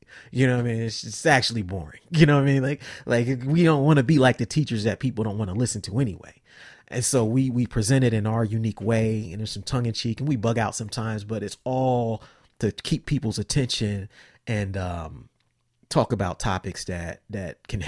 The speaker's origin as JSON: {"language": "English", "town": "Columbus", "region": "Ohio", "country": "United States", "tie": "born or raised there", "also_born_or_lived": "Cincinnati", "said": "So when I was I grew up in Columbus, I moved to Cincinnati."}